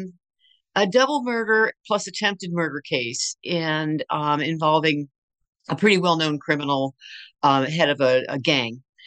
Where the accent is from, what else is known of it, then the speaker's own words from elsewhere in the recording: Berkeley, California, United States; born there; also born or lived in Tacoma, Washington / Texas / Michigan / Maryland; Yeah, so I was born in Berkeley, and then we moved all over the place pretty much until I was a senior in high school.